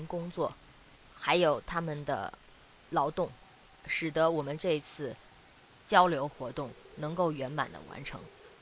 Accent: China; 让其他的人了解我们中国人在对待年的态度是什么样的

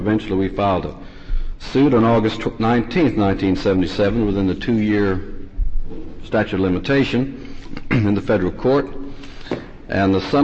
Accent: Oklahoma, United States; You know, I'm from Oklahoma, and I don't like to say this. Basically speaking, we've got an awful good state there.

